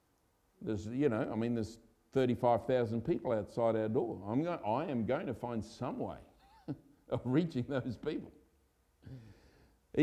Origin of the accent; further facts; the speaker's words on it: Australia; I'm Australian.